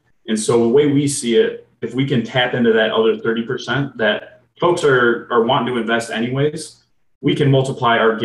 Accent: Plymouth, Michigan, United States; Originally, I'm from Plymouth, Michigan, which is a little suburb right outside Detroit.

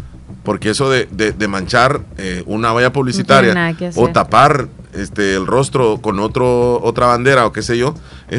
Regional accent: El Salvador; Sí, somos salvadoreños

